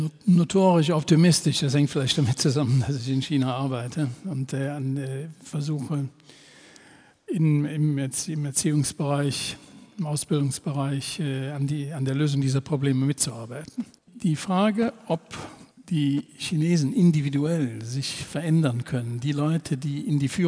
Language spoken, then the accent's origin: German; North Rhine-Westphalia, Germany; Ich komme aus dem Rheinland. In Köln nennt man so etwas Klüngel.